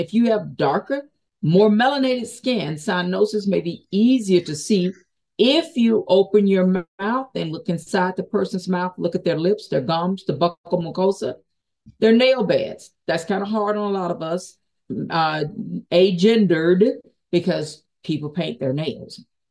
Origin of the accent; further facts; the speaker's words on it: the South, United States; born there; I was born in the South and I was a sharecropper's daughter.